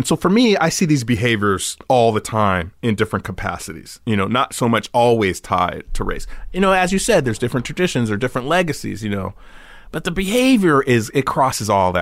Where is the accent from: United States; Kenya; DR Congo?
United States; California; growing up in California, you yeah. know, having a lemon tree in the backyard